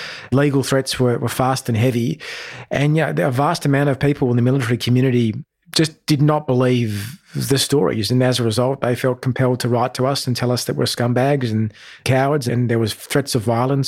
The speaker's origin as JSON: {"language": "English", "country": "Australia", "said": "I realise Ben Robert Smith does not stand for what I stand for as an Australian soldier"}